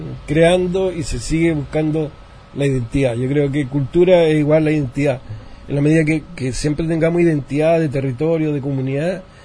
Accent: San Joaquín, Santiago Metropolitan, Chile; nacimos en San Miguel, después fuimos a San Joaquín, pero el barrio, las calles, todo es parte de mi vida, en el fondo.

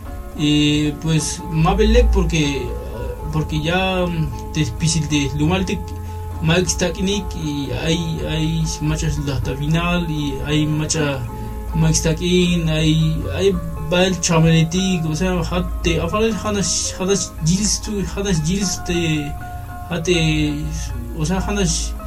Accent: Oxchuc, Chiapas, Mexico; soy originario de Ochuc, Chiapas.

